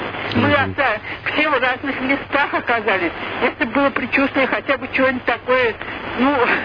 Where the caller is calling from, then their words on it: Moscow, Russia; Из Москвы